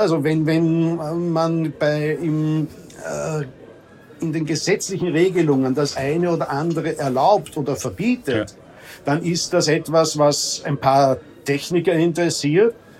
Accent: Austria; Ich sage mal als Österreicher

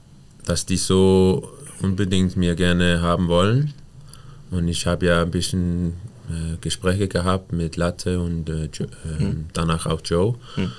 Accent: Denmark; German is a second language; das ist nicht normal für mich als Däne

